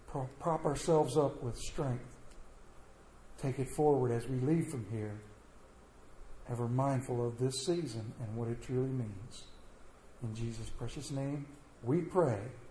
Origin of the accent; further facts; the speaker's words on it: Myersville, Maryland, United States; "Yes, I am. … from Myersville." "From Myersville, Maryland," he says. "Yes, that's me."